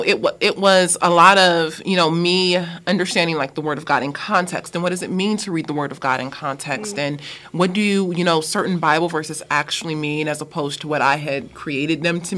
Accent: Los Angeles, California, United States; Gosh, I am from Los Angeles, born and raised in Los Angeles, and did a stint of ministry work in South Africa, right outside of Cape Town.

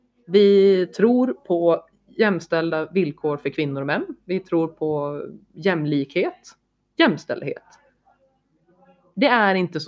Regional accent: Norrland, Sweden; för att jag är från Norrland

